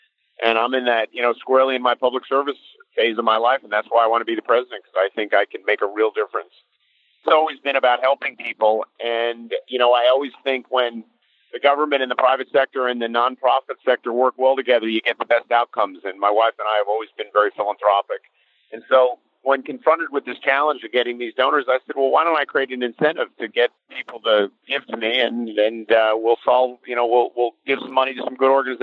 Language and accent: English; New Jersey, United States; and I'm from New Jersey, and I know how to do that.